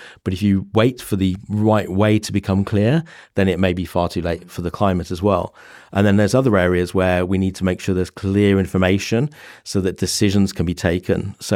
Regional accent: West Midlands, United Kingdom; I come from South Warwickshire. It's really beautiful.

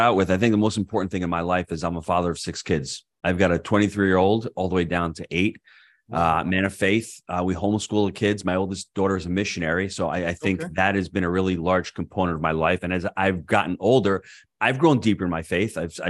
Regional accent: New York City, New York, United States; I moved out 6 years ago, so I'm a New Yorker. Okay. Yeah, yeah, I moved down to Florida 6 years ago

